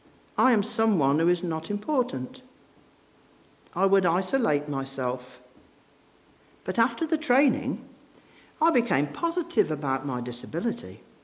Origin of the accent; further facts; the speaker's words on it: South Sudan; now in Uganda; We came to Uganda for rescue, to look for a peaceful place. We came from South Sudan with nothing.